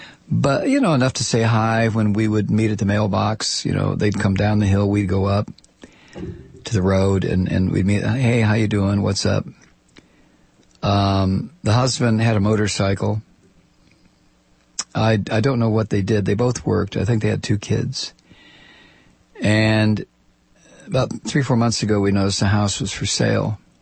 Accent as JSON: {"language": "English", "country": "United States", "tie": "born there", "said": "I feel this is not the nation into which I was born. I was born in America"}